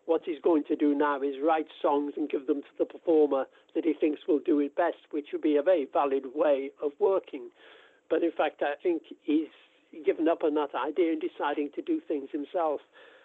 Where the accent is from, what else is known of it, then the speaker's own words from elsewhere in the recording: Liverpool, North West England, United Kingdom; I come from Liverpool.